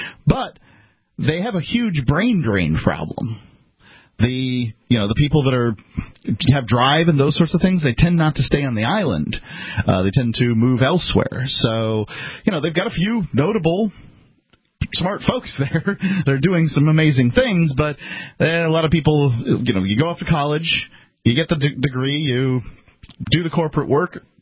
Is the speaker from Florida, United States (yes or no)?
yes; Florida, United States; But I'm from Florida, and I go back every single year to Sarasota.